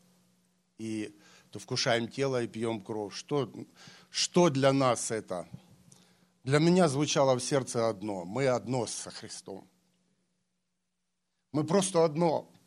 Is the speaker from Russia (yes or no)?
no; Ukraine; Вы знаете, я сам с Украины